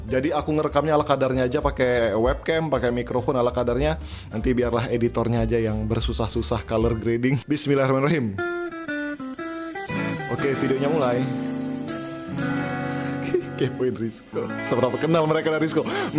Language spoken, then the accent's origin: Indonesian; Palembang, South Sumatra, Indonesia; also born or lived in Bali; aku dulu ngerantau di Bali, ngurusin dakwahnya di Bali. Tapi aku aslinya orang Palembang kok. Aku lahir dan besar di Palembang.